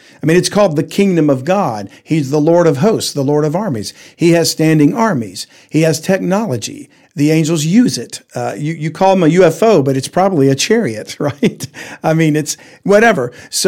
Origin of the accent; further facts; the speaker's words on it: the South, United States; I'm from the South, right? So we say, you know, that old guy over there.